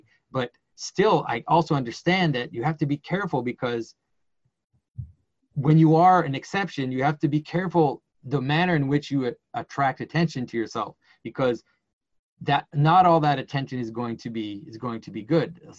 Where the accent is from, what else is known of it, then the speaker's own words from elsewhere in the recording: Quebec, Canada; first language French; English is a second language; because I'm from Quebec, right? And I'm French Canadian, and my first language is French.